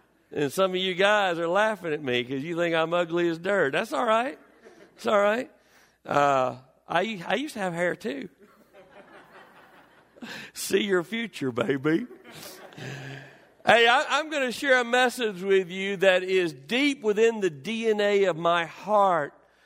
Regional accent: the South, United States; Some of you are going to need an interpreter today, because I'm from the South.

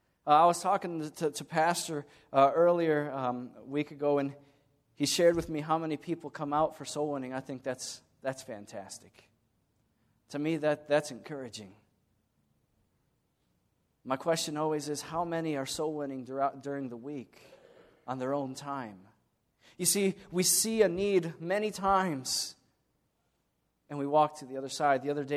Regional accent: Michigan, United States; also born or lived in Tennessee; and I know I was raised here in Michigan, but something happened to my tongue from being born in Tennessee.

